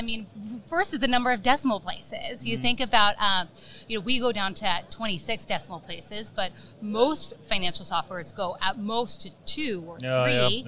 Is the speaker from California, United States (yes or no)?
yes; San Francisco, California, United States; now in -; I am from San Francisco, California, so I flew in a little bit early